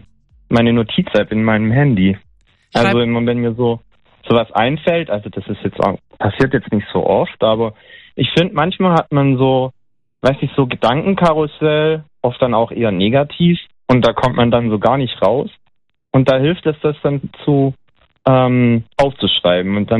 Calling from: Mannheim, Baden-Württemberg, Germany; Hallo, ich bin aus Mannheim.

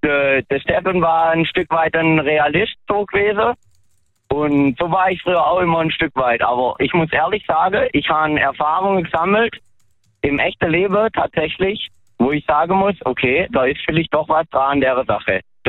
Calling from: Baden-Württemberg, Germany; Du, ich komme aus dem Schwarzwald

